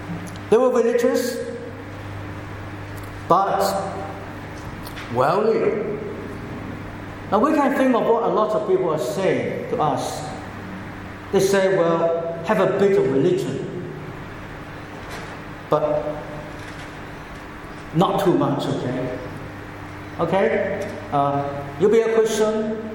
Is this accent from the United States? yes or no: no; Hong Kong; I remember growing up in Hong Kong.